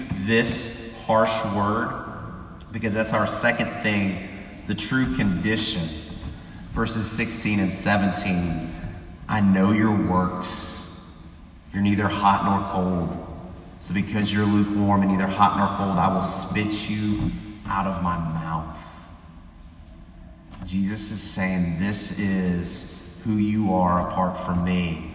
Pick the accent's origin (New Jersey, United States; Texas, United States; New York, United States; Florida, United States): Texas, United States; I grew up with my family camping. I didn't enjoy it. So a lot of people in East Texas want to say I'm really not from East Texas since I don't like those things.